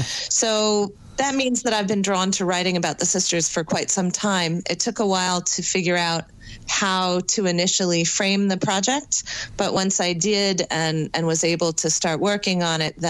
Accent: California, United States; The sisters are from my hometown. I'm from one of the suburbs of San Francisco.

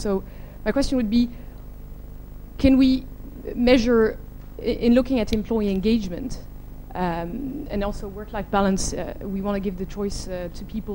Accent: France; I come from France

